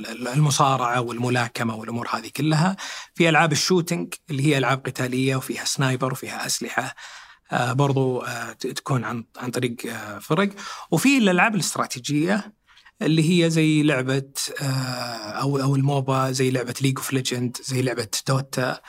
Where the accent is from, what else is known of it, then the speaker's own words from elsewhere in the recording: Saudi Arabia; عدد الممارسين عندنا في السعودية 30% الشعب